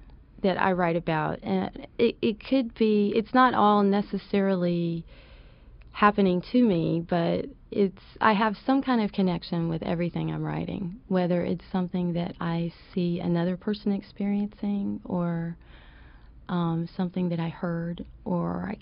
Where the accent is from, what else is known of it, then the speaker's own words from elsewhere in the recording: Aiken, South Carolina, United States; born there; Well, I was born in Aiken, South Carolina, which is near Columbia, where it's really, really hot.